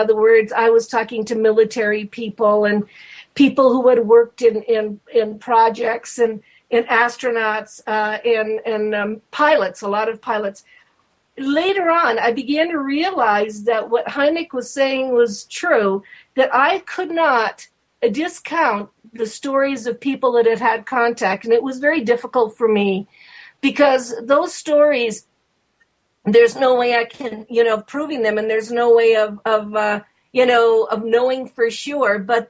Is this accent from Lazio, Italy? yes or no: yes; Rome, Lazio, Italy; born there; English is a second language; also born or lived in Evanston, United States; He asked me if I could do his Italian translations because I am Italian. I was born in Rome, Italy.